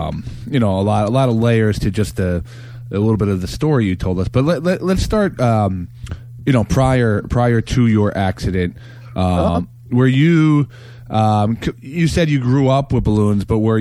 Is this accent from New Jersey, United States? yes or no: yes; New Jersey, United States; we're from Jersey, and my body was definitely not conditioned to be in Phoenix.